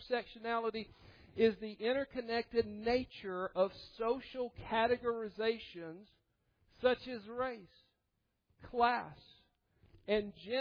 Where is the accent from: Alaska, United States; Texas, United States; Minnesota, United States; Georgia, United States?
Georgia, United States; I grew up in Georgia.